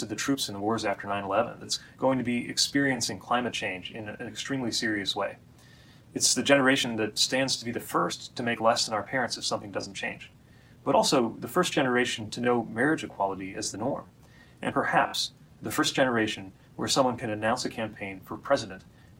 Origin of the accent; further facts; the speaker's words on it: Indiana, United States; I know what this kind of representation means and how much it matters, partly because I grew up in Indiana. Mike Pence was the governor of our state